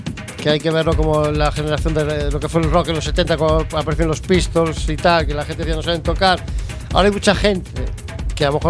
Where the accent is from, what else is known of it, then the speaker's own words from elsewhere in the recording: Ferrol, Galicia, Spain; Porque es que de donde soy, no se puede hacer mucho más.